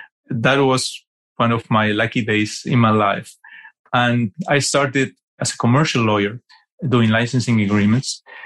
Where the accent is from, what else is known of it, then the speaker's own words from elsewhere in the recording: Argentina; also born or lived in United States; That's where I'm from. I'm from Argentina originally, although I spent 4 years working for a New York City law firm. Then I moved back to Argentina and I was working for another law firm there.